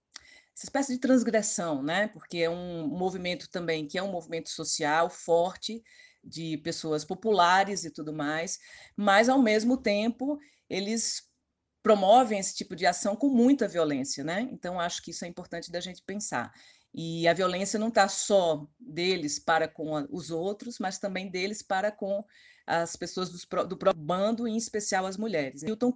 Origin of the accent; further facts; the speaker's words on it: Recife, Pernambuco, Brazil; now in São Paulo, Brazil; fui parte muito tempo de uma companhia de teatro chamada Os Fofos em Cena, aqui em São Paulo. Eu sou também pernambucana, recifense